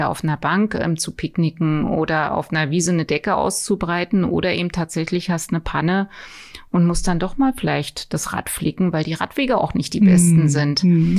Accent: Osterburg, Saxony-Anhalt, Germany; das ist doch der Slogan für Osterburg, den ich 2012 für meine Heimatstadt eingereicht habe

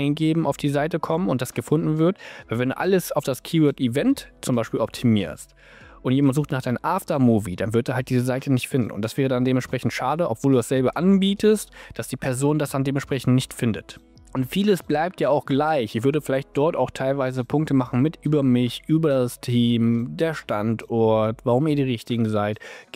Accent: Hanover, Lower Saxony, Germany; weil ich komme aus Hannover

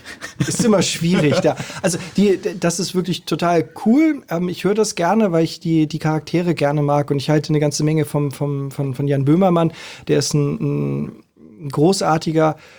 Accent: Hamburg, Germany; muss ich als Hamburger ja sagen

